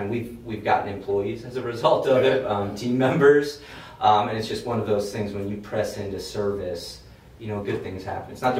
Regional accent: Iowa, United States; So I'm from Iowa originally. As you know, we were just joking around about cornfields, but it's literally where I'm from. Didn't grow up on a farm, but did a lot of work in the cornfields as well, detasseling and roguing.

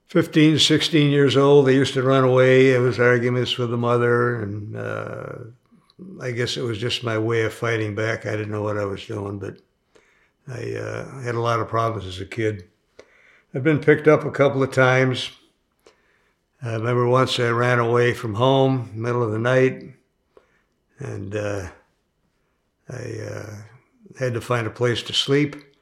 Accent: Milwaukee, Wisconsin, United States; Okay, yes, I was born in Milwaukee, Wisconsin, 1945, just before the war ended. And I grew up for the first few years anyway with a fairly wealthy family.

